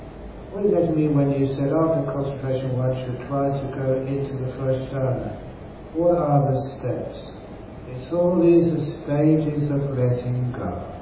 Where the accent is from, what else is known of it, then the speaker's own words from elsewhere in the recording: Australia; He asked me. He said, oh, I'm from Australia.